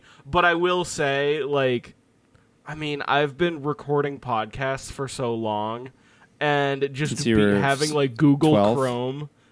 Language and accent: English; Massachusetts, United States; I forget because I'm from Massachusetts. We're like one edge of the state to the other.